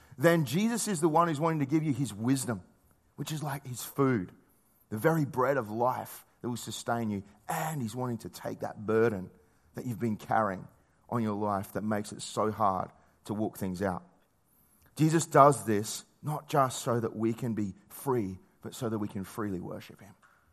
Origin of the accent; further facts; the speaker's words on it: South Australia, Australia; I grew up on York Peninsula, which is just over there, just across that water.